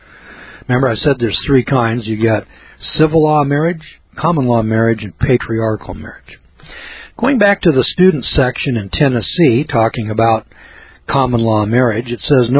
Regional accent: Scotland, United Kingdom; But, you know, sitting over here as a Scotsman

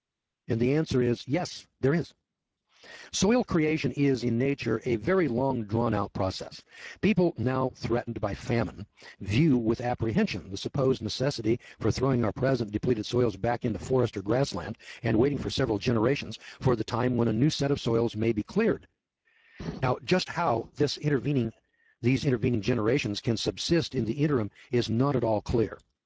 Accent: California, United States; You know, I'm from California where they got real dirt. I mean, you can dig a post hole where I'm from with a shovel.

